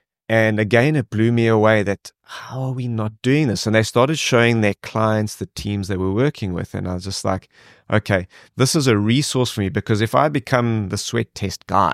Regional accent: South Africa; And I then said, okay, well, I'm typical South African, you know, we're going to find a way to make this happen.

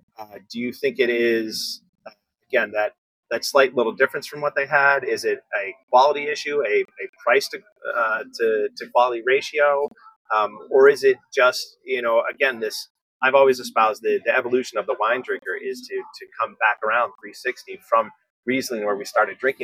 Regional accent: New York, United States; I grew up in the Finger Lakes of New York

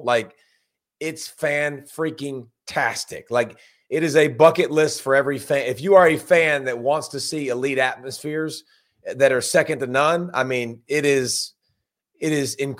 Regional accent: New Brunswick, New Jersey, United States; born there; And you know, for me, I was born in New Brunswick, New Jersey.

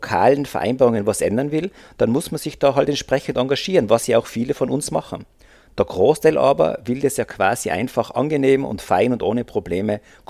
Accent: Tyrol, Austria; das ist wie bei uns in Tirol auf der Interlautobahn

